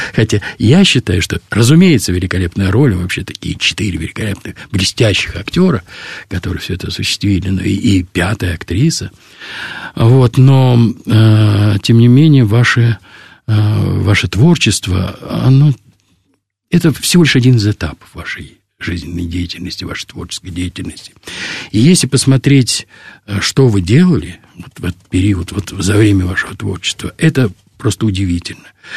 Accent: Moscow, Russia; Мы, москвичи, мы знали его, конечно, как театр на Таганке, и я помню со своего, даже самого для меня раннего детства, как меня туда водили на спектакли

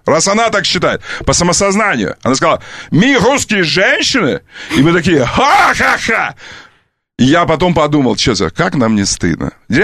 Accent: Kerch, Crimea, Ukraine; born there; несмотря на то, что я родился в Керчи, да, потому что я вырос в лесах, я лесной человек.

